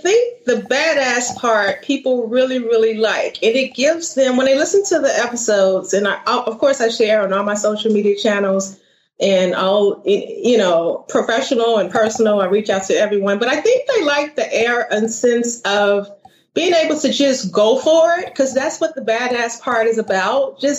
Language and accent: English; the South, United States; They are all over the country because I am originally from the South.